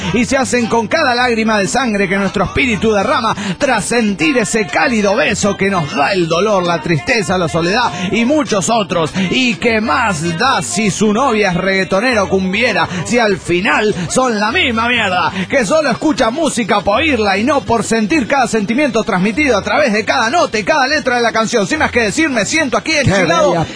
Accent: Mexico City, Mexico; del DF Mexicano.

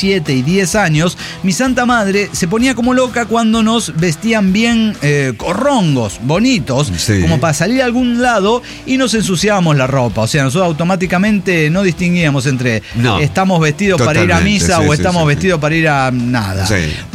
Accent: Tarija, Bolivia; Soy el rosonero de Guadalquivir, de Tarija, Bolivia.

